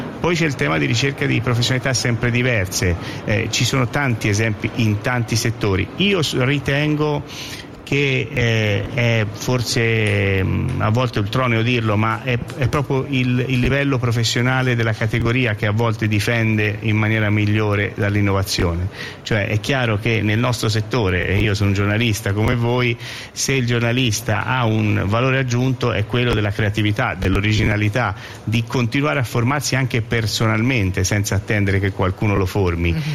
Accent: Pisa, Tuscany, Italy; sono pisano, quindi la marineria e la Repubblica Marinara di Pisa è dentro di me

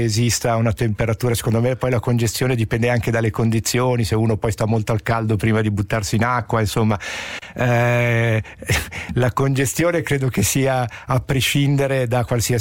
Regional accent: Genoa, Liguria, Italy; essendo genovese con mamma camoglina, avendo casa a Recco

